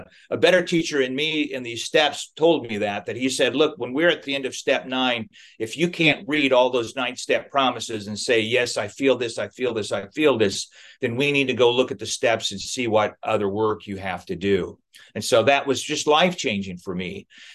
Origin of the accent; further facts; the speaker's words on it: Midwest, United States; I grew up in the Midwest. I've been to Baptist revival meetings.